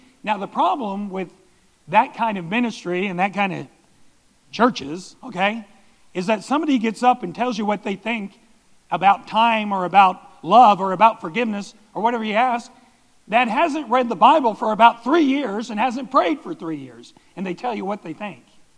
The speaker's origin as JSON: {"language": "English", "country": "Germany", "tie": "born or raised there", "second_language": "English", "lives_now": "United States", "said": "Growing up in Germany, I went to grade school. I went to kindergarten, grade school, Realschule, which is a somewhat higher school there. And then I went to the Technische Gymnasium, which would be even the equivalent here of a junior college."}